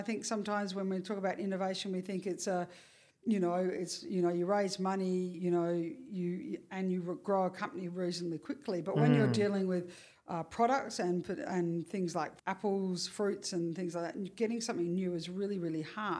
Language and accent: English; Perth, Western Australia, Australia; I grew up in Perth